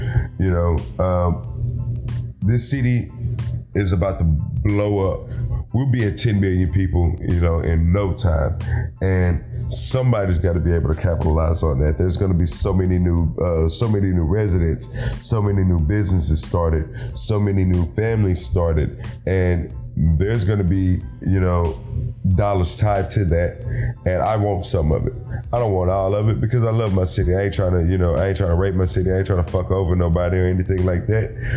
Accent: Houston, Texas, United States; a little bit of background on me is I grew up in East Houston and went to North Shore High School

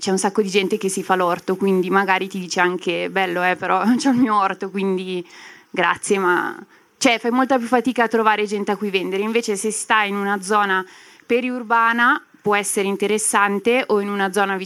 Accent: Varese, Lombardy, Italy; vengo da Varese

